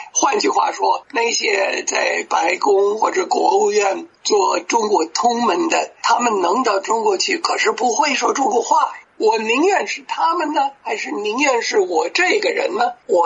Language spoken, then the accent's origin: Chinese; United States; Chinese is a second language; 只好用不好的中文问：“对不起，我是美国人，某某人的电话多少？”